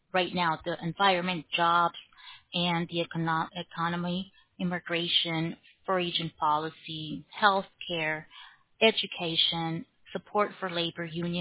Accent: Phoenix, Arizona, United States; Phoenix, Arizona.

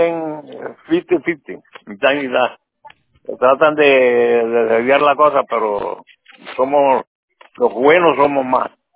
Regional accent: Colombia; Soy hispano. Muchas Soy colombiano.

